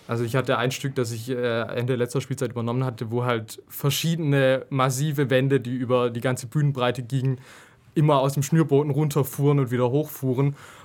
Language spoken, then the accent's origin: German; Baden-Württemberg, Germany; also ich komme aus der Gegend von Heilbronn, was ja jetzt nicht so weit weg ist.